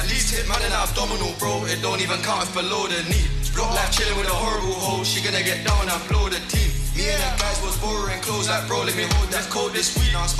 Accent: London, United Kingdom; I come all the way from London for this shit, you know. I don't know if any of you guys are really too keen, too up to speed with the UK drill or the London music

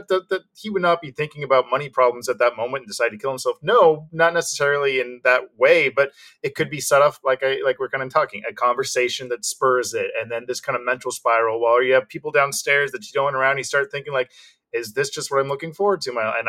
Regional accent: San Diego, California, United States; moved away as an adult; now in Los Angeles, United States; I'm from San Diego, so I've always been LA and Hollywood adjacent. Yeah. Not until my adult did I actually move to LA and got to live the dream.

